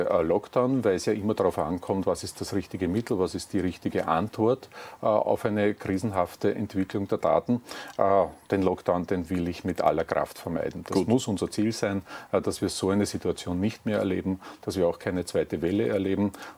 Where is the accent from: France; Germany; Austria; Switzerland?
Austria; Upper Austria; Als Oberösterreicher habe ich immer, wenn ich nach Wien gefahren bin, dieses Plakat vor mir gesehen.